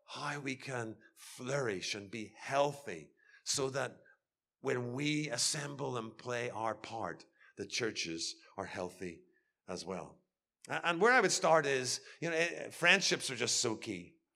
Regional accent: Belfast, Northern Ireland, United Kingdom; And as I grew up in Belfast, I had two very close friends.

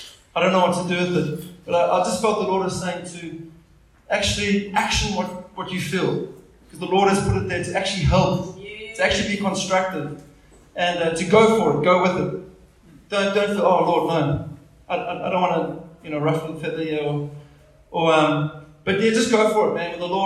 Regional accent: East London, Eastern Cape, South Africa; moved away as an adult; now in Australia; I'm actually not Australian, Mark, but, you know, I did grow up in South Africa until the age of 20. I grew up in East London. I went to boarding school in Bloemfontein for a while. But, yeah, moved to Australia

